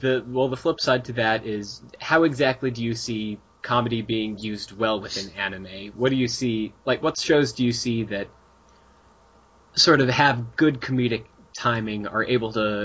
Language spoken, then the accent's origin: English; United States; I'd say this must be a cultural thing, but I'm pretty sure we're all American here.